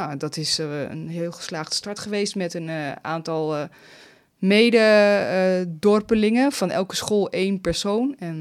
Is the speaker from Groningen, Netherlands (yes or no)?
yes; Haren, Groningen, Netherlands; moved away as an adult; also born or lived in The Hague / Arnhem; now in Rotterdam, Netherlands; ik ben ooit geboren in Den Haag en toen naar Arnhem verhuisd. En toen naar Haren, waar ik verder ben opgegroeid met mijn ouders. En toen ik 18 was, toen dacht ik van nou moet ik wegwezen.